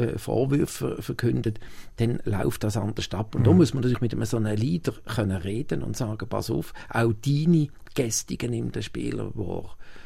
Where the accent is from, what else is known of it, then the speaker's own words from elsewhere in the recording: Switzerland; als Schweizer